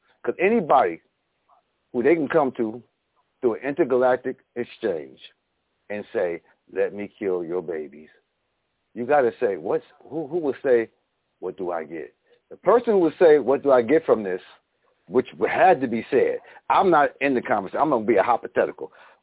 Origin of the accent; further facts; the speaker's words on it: New York, United States; which I'm from New York